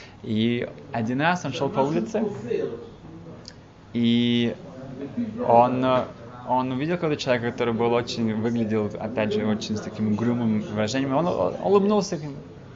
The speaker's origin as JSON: {"language": "Russian", "country": "Switzerland", "said": "И я приехал туда из Швейцарии, я был очень одинок, я уже хотел уезжать."}